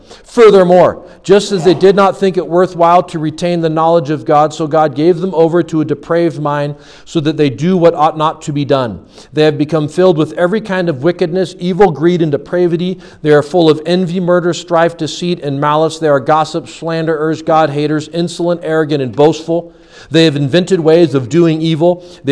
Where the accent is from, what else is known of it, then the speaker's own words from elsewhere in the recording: Janesville, Wisconsin, United States; I'd be like, whoa, wait, what? I'm from Janesville. Time out.